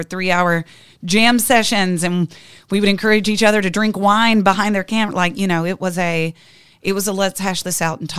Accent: Montgomery, Alabama, United States; also born or lived in Opp, Alabama; I'm originally from around Montgomery, Alabama. Well, I take that back. I was born in Opp, Alabama.

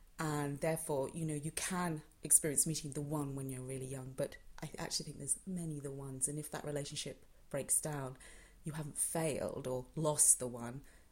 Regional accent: Ireland; I'm Irish and I love the west of Ireland

